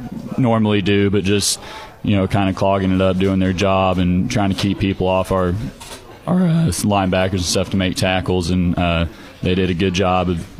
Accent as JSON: {"language": "English", "town": "Tuttle", "region": "Oklahoma", "country": "United States", "said": "I'm from Tuttle."}